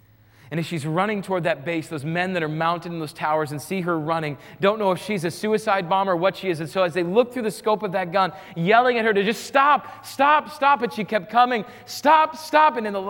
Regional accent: Rapid City, South Dakota, United States; Now, I grew up in Rapid City, South Dakota

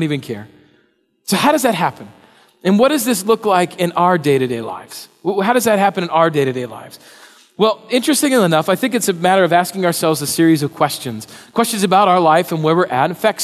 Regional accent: Rapid City, South Dakota, United States; Now, I grew up in Rapid City, South Dakota. Now, if you've ever heard of that place, God bless you. But if you know where Mount Rushmore is, that's where Rapid City is. That's where I'm from.

